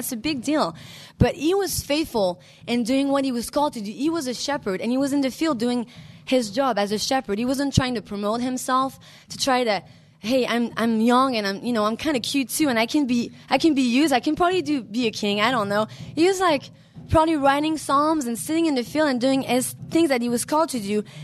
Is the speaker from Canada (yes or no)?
yes; French Canada, Canada; English is a second language; I'm from the French part of Canada.